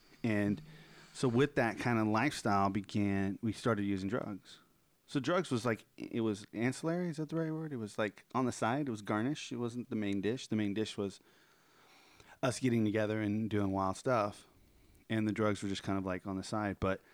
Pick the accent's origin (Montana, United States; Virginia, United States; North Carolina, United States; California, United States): California, United States; Bakersfield; growing up in Bakersfield, we had we called it tag banging.